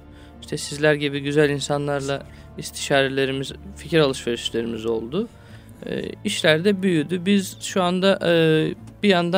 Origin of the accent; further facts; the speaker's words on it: Istanbul, Turkey; İstanbul'da doğdum, büyüdüm. İstanbul'dan sonra üniversiteyi Eskişehir'de Osman Gazi Tarih bölümünde okudum, Fen Edebiyat Fakültesi.